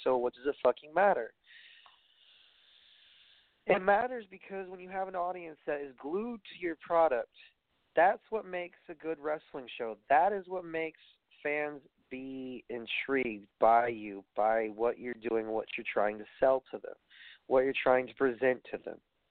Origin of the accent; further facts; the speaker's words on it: Brooklyn, New York, United States; I have a good night before I go back to my hometown in Brooklyn.